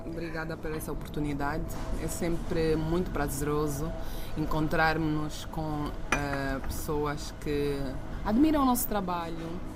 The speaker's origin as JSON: {"language": "Portuguese", "town": "Lubango", "region": "Huíla", "country": "Angola", "lives_now": "Luanda, Angola", "said": "Eu sou angolana, nascida na província da Huila, município do Lubango, e vivo ou vivi atualmente em Luanda nos últimos 18 anos. Mas sou da Huila, município"}